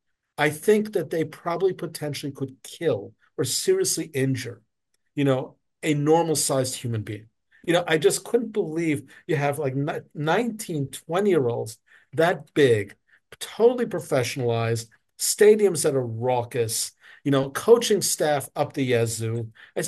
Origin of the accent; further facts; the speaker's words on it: New York, United States; Now, mind you, I don't care. I'm from New York.